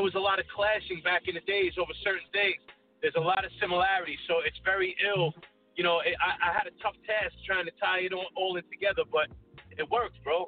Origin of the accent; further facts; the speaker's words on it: Staten Island, New York, United States; You know, I'm from Staten Island, New York. You know, I grew up in a predominantly Italian neighborhood.